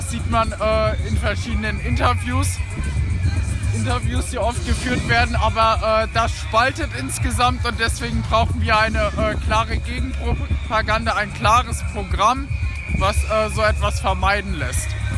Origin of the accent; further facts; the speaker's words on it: Germany; Ich komme aus Deutschland